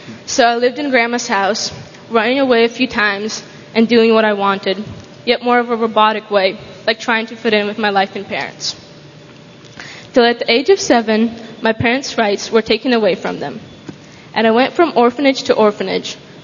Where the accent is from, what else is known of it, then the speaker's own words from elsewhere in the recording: Ukraine; I'm 15 years old. I was born in Ukraine, and most of my upbringing was there.